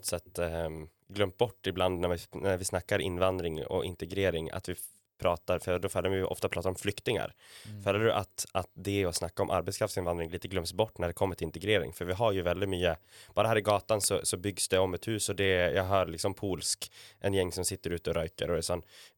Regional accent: Sweden; Jag är ju svensk själv, men kan ju kommunicera med er här.

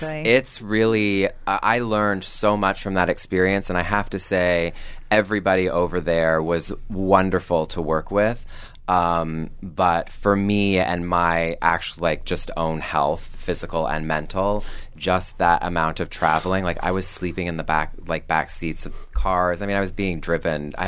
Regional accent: Canada; moved away; I went back to school when I moved here and from Canada.

